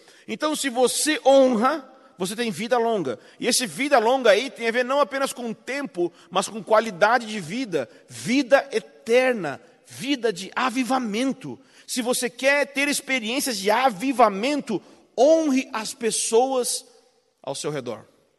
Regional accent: Rio Grande do Sul, Brazil; No Rio Grande do Sul, de onde eu vim, além de preconceituosos, racistas e machistas como somos, nós também somos burros.

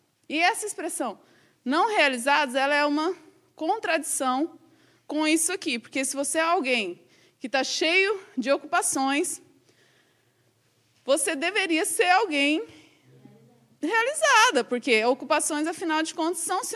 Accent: Goiás, Brazil; moved away; eu tinha amizade com o pessoal que estava lá no meu estado, em Goiás

